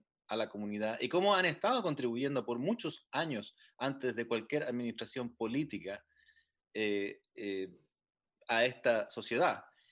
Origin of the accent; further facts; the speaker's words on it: Chile; now in Pittsburgh, United States; soy artista de medios, radicado en Pittsburgh hace bastantes años, originalmente soy de Chile